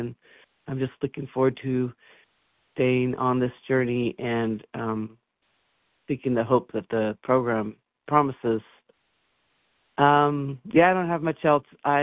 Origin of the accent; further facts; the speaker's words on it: Washington, United States; I'm from Washington State